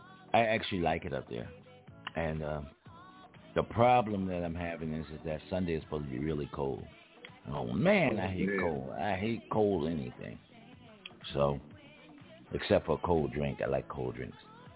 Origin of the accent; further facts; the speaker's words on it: Philadelphia, Pennsylvania, United States; I mean, I grew up with those in Philadelphia, but they were kind of busy.